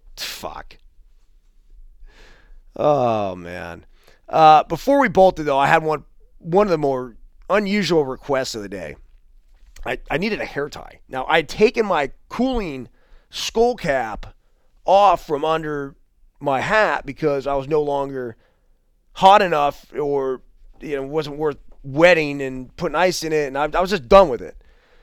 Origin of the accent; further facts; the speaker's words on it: Half Moon Bay, California, United States; Now, I grew up surfing in Half Moon Bay, where the ocean water typically hovers in the low 50s.